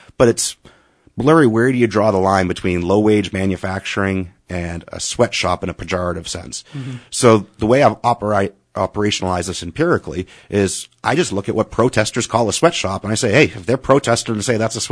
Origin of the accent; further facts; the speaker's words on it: Haverhill, Massachusetts, United States; now in West Texas, United States; I'm relatively new here to West Texas still, if the accent hasn't come through. I grew up in New England. In fact, Haverhill, Massachusetts, which was known as the Shoe City